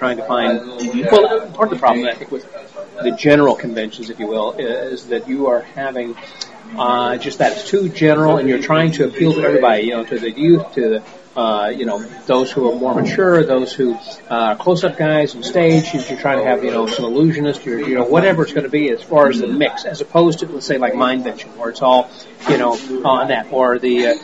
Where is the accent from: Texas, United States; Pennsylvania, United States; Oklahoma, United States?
Texas, United States; Houston; I know from Houston, my hometown, you know, say, hey, let's go to dinner.